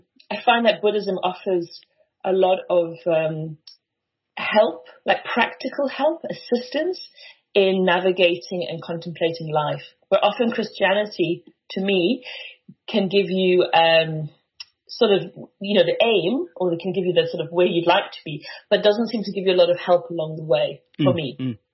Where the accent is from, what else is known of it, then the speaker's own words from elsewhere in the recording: Benoni, Gauteng, South Africa; I grew up in Benoni